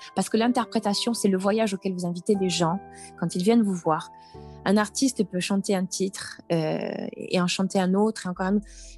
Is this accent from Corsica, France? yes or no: yes; Corsica, France; moi je suis corse.